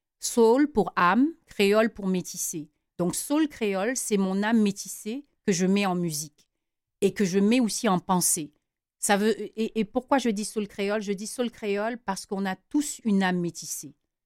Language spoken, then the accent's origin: French; Dakar, Senegal; born there; je suis née à Dakar, au Sénégal.